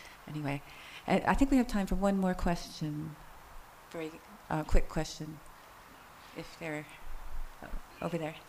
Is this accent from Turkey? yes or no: yes; Turkey; I think about growing up in Turkey, I think what changed me was having lots of Turkish friends.